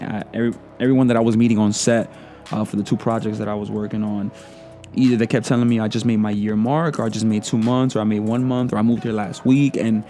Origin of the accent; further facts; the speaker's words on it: Newark, New Jersey, United States; Yeah, I'm from Newark, New Jersey. I moved out of Newark when I was 15 to a town not too far from